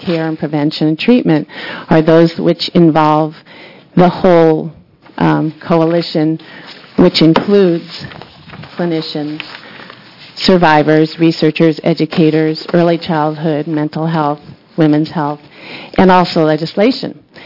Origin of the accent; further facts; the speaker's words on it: Portland, United States; from Portland, and I'm very, very happy to be back here testifying in front of you again.